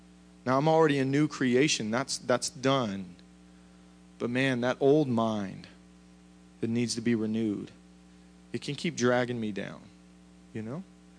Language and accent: English; the South, United States; I'm from the South. Fried chicken was like a staple at every...